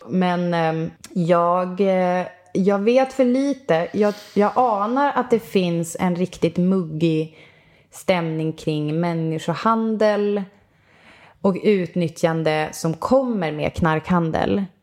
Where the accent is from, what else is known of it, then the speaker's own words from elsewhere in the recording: Umeå, Västerbotten County, Sweden; jag kommer från Umeå.